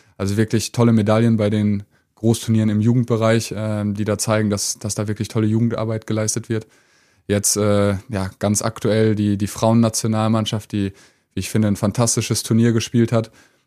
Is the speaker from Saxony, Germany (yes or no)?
no; Brauweiler, North Rhine-Westphalia, Germany; also born or lived in Bielefeld; Ich bin in Bielefeld geboren, aber aufgewachsen in der Nähe von Köln, in Brauweiler